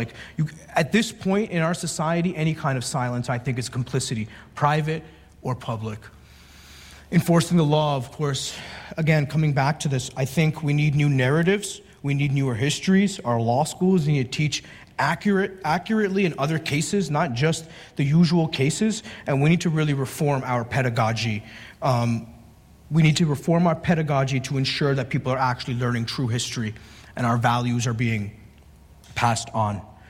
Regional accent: Canada; where I grew up in Canada

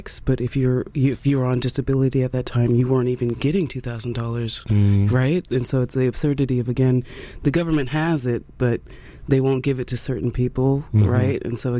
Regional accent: California, United States; I'm from California, seeing how, again, we went through a shutdown.

